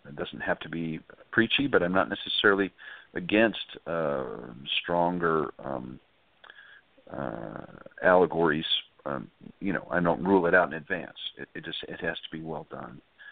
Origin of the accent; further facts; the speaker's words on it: Montana, United States; I grew up in Montana and saw a couple bears when I was young.